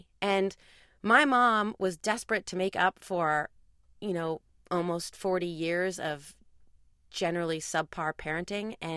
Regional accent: San Francisco, California, United States; I grew up in San Francisco in the late 70s and early 80s

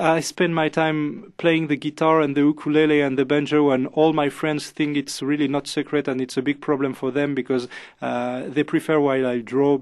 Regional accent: Algeria; English is a second language; It's very funny because I'm a Jew from Algeria, and my colorist, she's a Christian from Iraq

